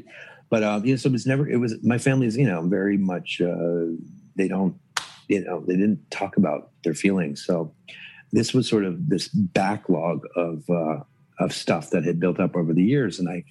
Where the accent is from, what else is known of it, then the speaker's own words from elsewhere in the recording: Toronto, Ontario, Canada; I grew up in Toronto.